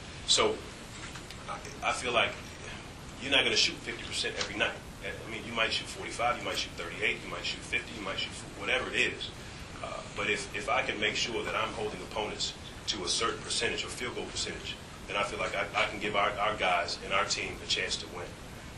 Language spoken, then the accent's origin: English; Chicago, Illinois, United States; I'm from Chicago. I've recruited in Chicago.